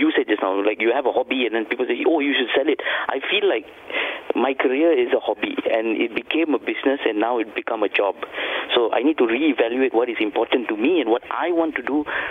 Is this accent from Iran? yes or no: no; Malaysia; as an Malaysian Indian, I think, we've been brought up with the fact that, what would this fella think if I did this?